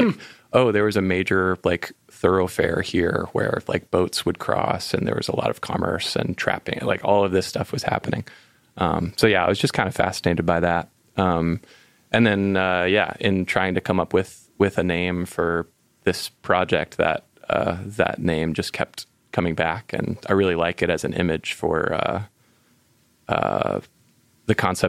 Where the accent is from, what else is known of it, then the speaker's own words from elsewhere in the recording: Winston-Salem, North Carolina, United States; I grew up in Winston, and I remember coming back and like being in the community college parking lot in Winston-Salem